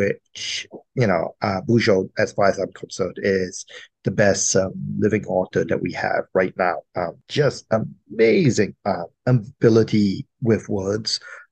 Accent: Malaysia; Part of it is because I'm Malaysian and I love Malaysian food as well.

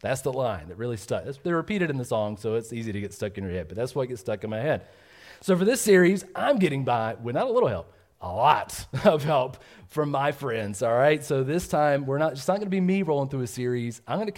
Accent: Georgia, United States; I'm super excited because I'm from Georgia. I love tea.

